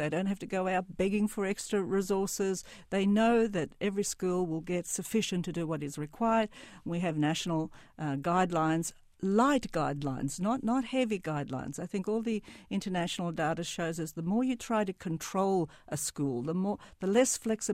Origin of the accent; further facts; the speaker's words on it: Australia; you mentioned my growing up in Australia.